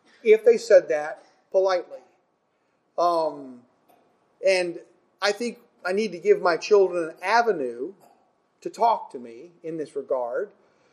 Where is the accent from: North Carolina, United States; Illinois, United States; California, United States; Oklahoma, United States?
Illinois, United States; Chicago; because I grew up around Chicago and the O'Hare Airport, been there many times.